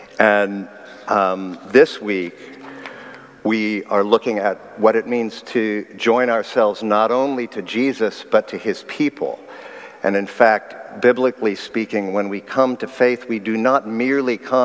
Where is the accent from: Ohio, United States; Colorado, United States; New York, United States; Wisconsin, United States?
Ohio, United States; we're from Central Ohio, and New England is not Central Ohio.